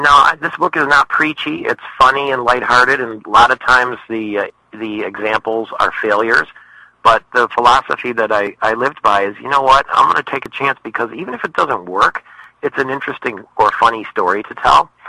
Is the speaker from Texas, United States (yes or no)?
no; Dearborn, Michigan, United States; they were going to build a TPC course in Dearborn, Michigan, in my hometown.